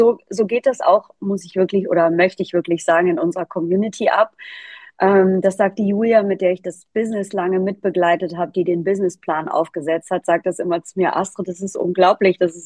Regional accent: Bad Zwischenahn, Lower Saxony, Germany; also born or lived in Asia; now in Miami, United States; in Bad Zwischenahn, das ist meine Heimat. Da bin ich im Moment auf sogenannten verlängerten Heimat/Business-Urlaub. Ich bin seit circa 20 Jahren in Miami.

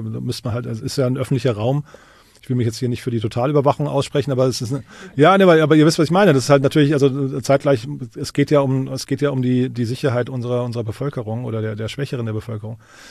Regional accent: Hesse, Germany; oder für das Rhein-Main-Gebiet, wo ich herkomme

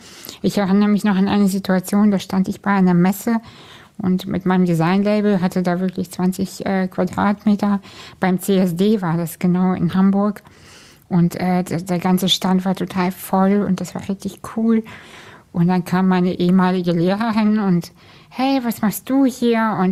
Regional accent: Kazakhstan; now in Germany; Aber ich komme aus einer Arbeiterfamilie, wir sind aus Kasachstan emigriert.

